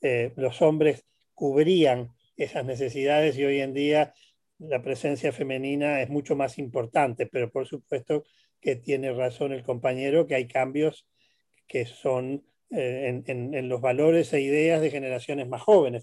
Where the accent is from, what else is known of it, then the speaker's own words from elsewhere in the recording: Uruguay; moved away as an adult; Yo viví de niño y adolescente en Uruguay.